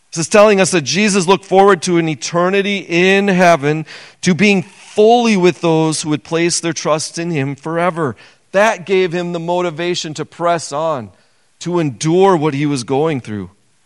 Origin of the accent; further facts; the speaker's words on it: Minnesota, United States; now in Becker, United States; I grew up in Minnesota. I didn't even know of Becker. And here we are.